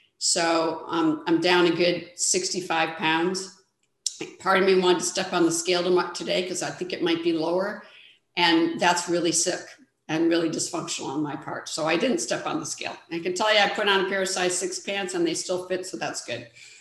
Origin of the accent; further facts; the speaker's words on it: Sacramento, California, United States; and I am from Sacramento, California.